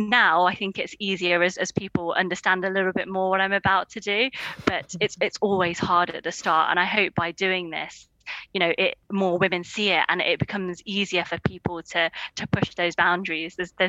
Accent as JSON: {"language": "English", "town": "Derby", "region": "East Midlands", "country": "United Kingdom", "said": "I'm actually from Derby. My family live in Derby, and the Peak District isn't very far at all yet."}